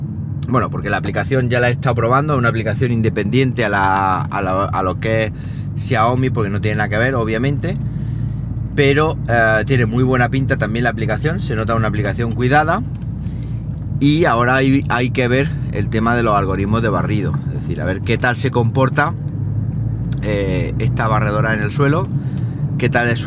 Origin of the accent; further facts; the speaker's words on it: Jaén, Andalusia, Spain; me pueda venir aquí a mi tierra, a Jaén